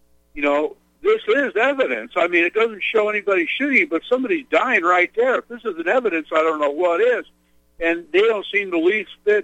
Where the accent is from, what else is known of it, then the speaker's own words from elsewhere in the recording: Las Vegas, Nevada, United States; I'm from Las Vegas, and, you know, we have never seen, and we don't have 1 ounce of proof, video evidence.